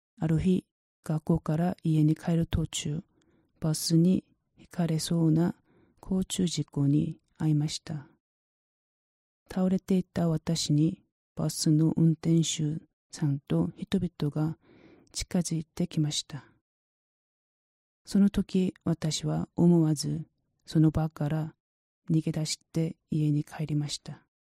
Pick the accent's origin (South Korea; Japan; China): South Korea; born there; Japanese is a second language; まだ拙い日本語ですが、この証を通して神様の愛と恵みが皆様の心に届きますようにお祈りします。私は韓国で仏教の家柄で生まれました。